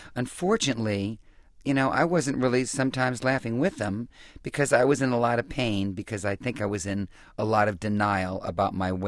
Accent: New Orleans, Louisiana, United States; Well, I was a very overweight child. I'm from New Orleans, Louisiana.

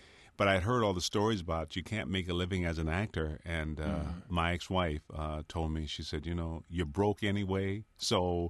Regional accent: Benton Harbor, Michigan, United States; I grew up in Benton Harbor. Nobody in my family ever finished high school.

